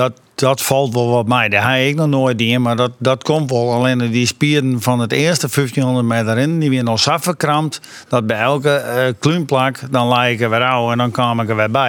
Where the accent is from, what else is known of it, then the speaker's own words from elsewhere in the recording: Friesland, Netherlands; Ja, als Fries, oud ridder.